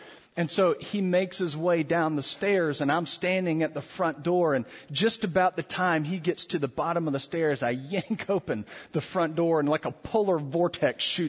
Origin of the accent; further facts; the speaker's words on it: Florida, United States; now in Louisville, United States; it snowed here in Louisville. And my family, we are from Florida, and we haven't quite gotten over the fact that it snows.